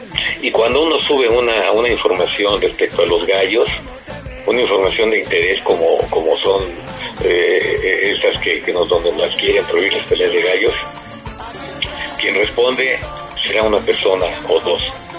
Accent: Mexico; Salgamos a defender y a decir, bueno, somos mexicanos y somos galleros.

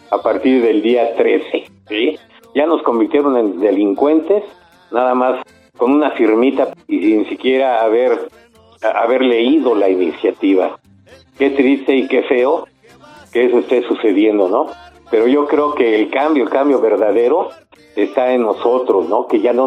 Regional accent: Mexico; Nosotros somos galleros, nosotros somos mexicanos, amantes de nuestras tradiciones

